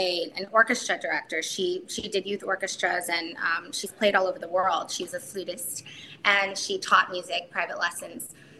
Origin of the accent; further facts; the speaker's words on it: Culver City, California, United States; I was born actually in Culver City. Well, not born in Culver